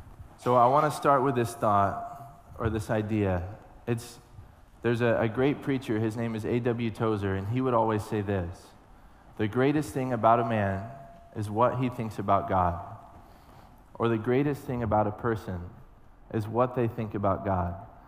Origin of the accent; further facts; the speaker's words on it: Texas, United States; now in New York City, United States; Yes, we're from Texas. We've been in New York City for about 3 months, and it's been a lot of fun.